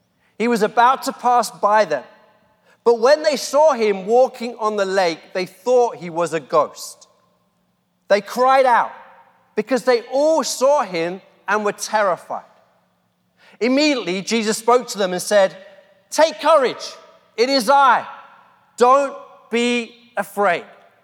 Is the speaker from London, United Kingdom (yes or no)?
yes; London, United Kingdom; And I'm a Londoner. I've lived in London all my life. I love London.